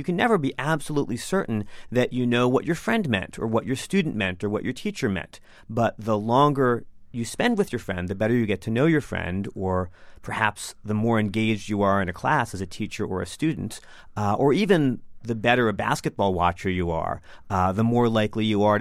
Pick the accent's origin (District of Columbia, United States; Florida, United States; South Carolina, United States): District of Columbia, United States; Washington; also born or lived in Minnesota; I'm also from Washington, D.C. I'm also a university teacher. Mm-hmm. I also used to live in Minnesota.